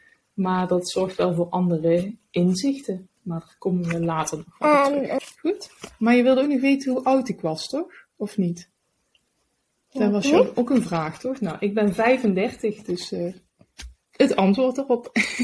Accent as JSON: {"language": "Dutch", "town": "Helmond", "region": "North Brabant", "country": "Netherlands", "tie": "born or raised there", "said": "Ik ben geboren en getogen in Helmond in Nederland. Daar heb ik tot mijn 34ste gewoond."}